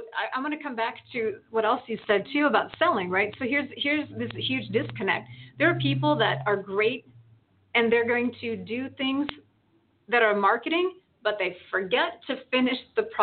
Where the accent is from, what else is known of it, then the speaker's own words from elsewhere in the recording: Midwest, United States; I grew up in the Midwest where, you know, there are football widows and there are hunting widows all year round.